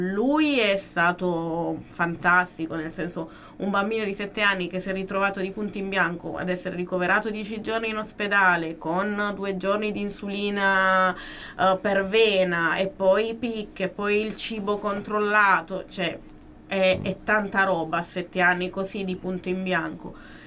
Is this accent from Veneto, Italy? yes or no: no; Apulia, Italy; poi siamo scesi giù in Puglia a Barletta, quindi un po', perché io sono pugliese